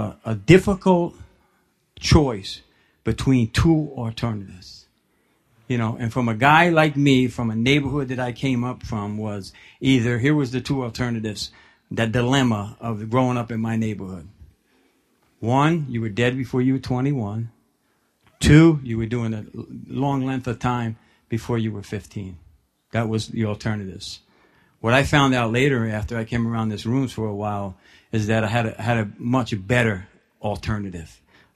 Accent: New Brunswick, New Jersey, United States; I was born and raised in New Brunswick in a predominantly African-American neighborhood, Puerto Rican neighborhood.

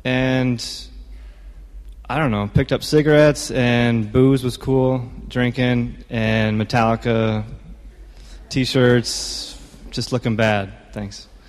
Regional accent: Wyoming, United States; now in New York, United States; I grew up in Wyoming, and I'm in New York, so that automatically qualifies as geographics.

